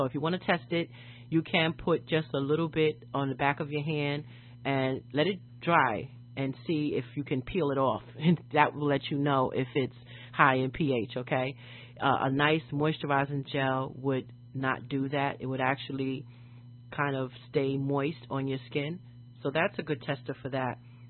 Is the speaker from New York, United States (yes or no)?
yes; New York City, New York, United States; I remember back in New York City, which is my hometown, woohoo, yay, New York.